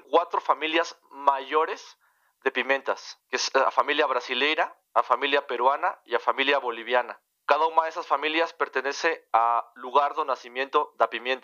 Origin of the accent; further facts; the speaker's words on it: Mexico City, Mexico; Portuguese is a second language; eu sou mexicano, tenho morado toda a minha vida no México